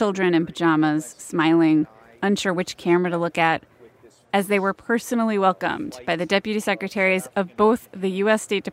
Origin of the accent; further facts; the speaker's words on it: United States; My parents grew up in South Africa. I grew up in America, watching South Africa. It's where our family was.